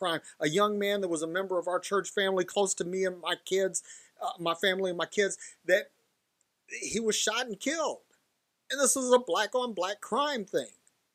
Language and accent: English; Detroit, Michigan, United States; when I grew up in Detroit, and I grew up in the hood, and this was not a thing back then.